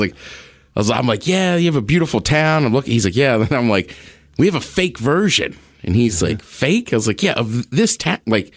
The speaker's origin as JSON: {"language": "English", "region": "Maryland", "country": "United States", "tie": "born or raised there", "said": "I grew up in Maryland. I'm wearing a Maryland shirt."}